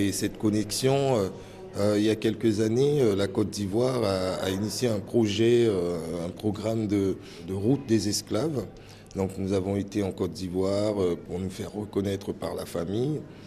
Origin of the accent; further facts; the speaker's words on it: Papaichton, French Guiana; je suis originaire de Papaichton, en Guyane française, où vit la famille, le peuple Boni. Boni de Guyane, pour ceux qui savent, parce qu'il y a aussi des Boni en Côte d'Ivoire et au Ghana.